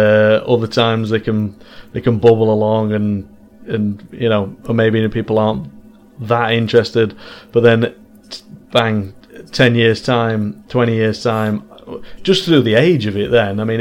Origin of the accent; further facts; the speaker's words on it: Worksop, East Midlands, United Kingdom; I'm from Worksop originally, which is about 15 miles away from Sheffield.